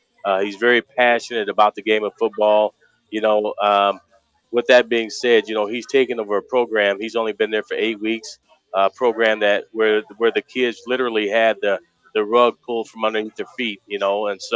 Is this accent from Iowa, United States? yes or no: yes; Waterloo, Iowa, United States; yeah, I'm from Waterloo, Iowa.